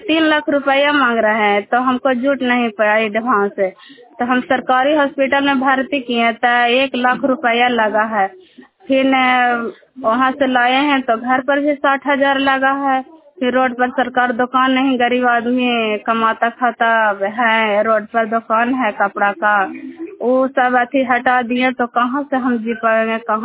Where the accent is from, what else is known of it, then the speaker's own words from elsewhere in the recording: Yashwantpur, Bihar, India; मैं चंडी प्रखंड यशवंतपुर गाँव के रहने वाले हूँ।